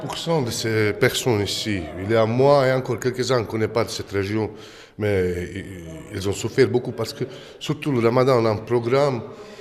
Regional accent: Central Bosnia, Bosnia & Herzegovina; je viens du centre de la Bosnie, où il ne s'est pas passé beaucoup de choses.

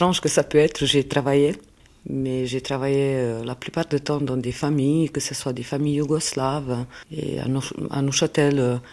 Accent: Eastern Serbia, Serbia; French is a second language; Je viens de Serbie, d'une région qui se trouve plus exactement entre la Bulgarie et la Roumanie, donc de où ma deuxième langue, le roumain. En patois, parce que c'est pas tout à fait la même chose que le roumain qu'on parle en Roumanie.

